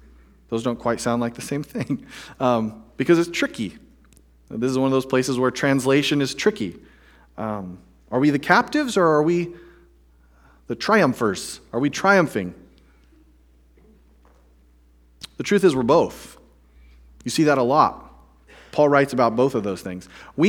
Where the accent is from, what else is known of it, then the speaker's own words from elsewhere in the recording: Dallas, Texas, United States; I grew up in Dallas